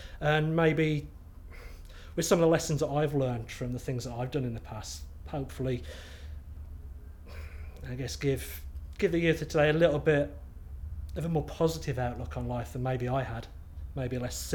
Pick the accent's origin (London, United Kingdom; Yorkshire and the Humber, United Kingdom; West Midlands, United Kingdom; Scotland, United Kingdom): West Midlands, United Kingdom; Lichfield; I come from Lichfield in Staffordshire, up in the Midlands. I'm 30-something years old.